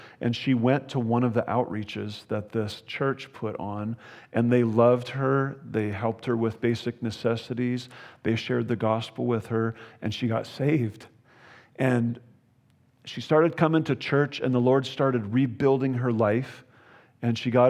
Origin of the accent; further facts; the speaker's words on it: Montana, United States; It's probably because I was from Montana. I didn't need my hat on. I didn't need my gloves.